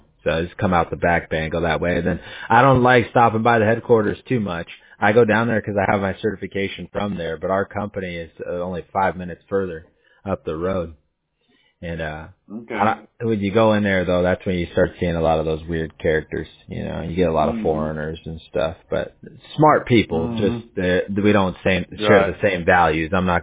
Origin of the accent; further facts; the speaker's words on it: California, United States; Oh, yeah. Yeah. I grew up in Orange County. Surf City. They call it the Orange Curtain.